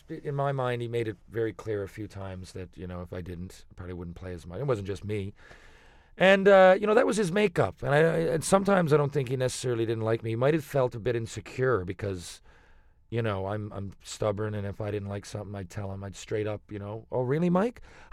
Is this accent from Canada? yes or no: yes; Newfoundland and Labrador, Canada; I don't think it helped that I was from Newfoundland.